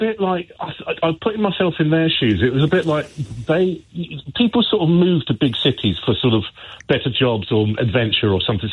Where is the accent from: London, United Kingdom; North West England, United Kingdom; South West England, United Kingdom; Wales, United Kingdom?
London, United Kingdom; born there; I was born in London, but then I moved out, and then I moved back again in my late teens, early 20s, lived there 35 years and moved back out again.